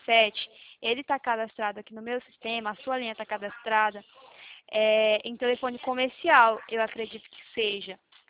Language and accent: Portuguese; Goiânia, Goiás, Brazil; É porque a gente é daqui de Goiânia, sabe?